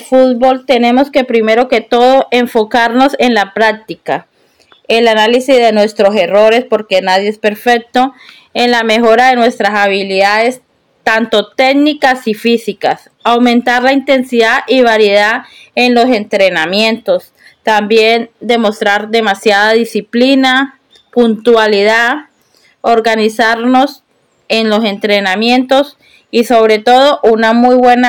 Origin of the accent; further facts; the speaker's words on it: Colombia; como buena colombiana